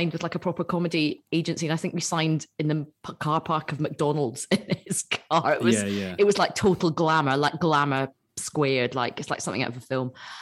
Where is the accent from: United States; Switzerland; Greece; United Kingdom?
United Kingdom; Glasgow, Scotland; I'm from Glasgow.